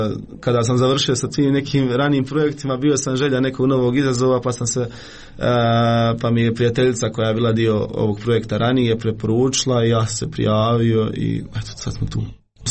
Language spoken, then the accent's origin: Serbian; Miljevina, Republika Srpska, Bosnia & Herzegovina